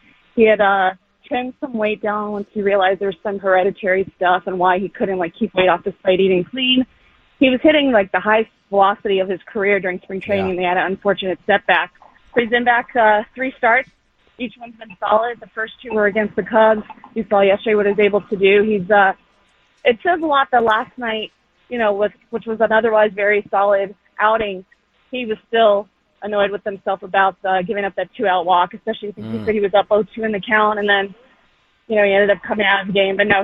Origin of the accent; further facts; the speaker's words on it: Miami, Florida, United States; as someone born and raised in Miami, it's, you know, a question that comes up, sadly.